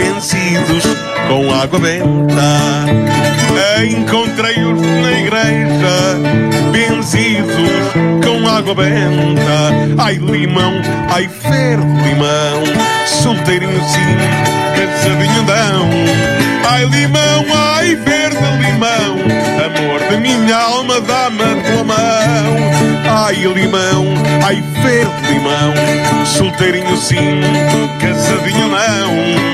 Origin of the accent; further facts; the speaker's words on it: Braga, Portugal; Eu sou um minhoto e, como tal, transporto na alma a alegria que o Minho tem. É verdade. Sou de Braga. Eu sou de Braga. Minho, claro. Tenho muito orgulho nisso.